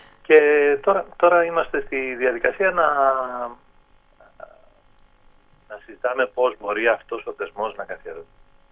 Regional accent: Rethymno, Crete, Greece; παρόλο που περηφανεύτηκα πριν για την πόλη μου, δεν μπορώ να πω τα καλύτερα, δεν έχουμε εμείς θέατρο ακόμα. Είναι ζητούμενο για το Ρέθυμνο να φτιαχτεί ένας θεατρικός χώρος

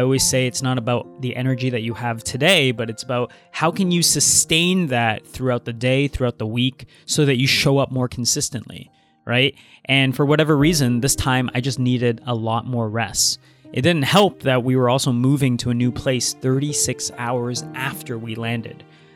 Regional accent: Toronto, Ontario, Canada; last weekend I flew in from Italy back to my hometown in Toronto.

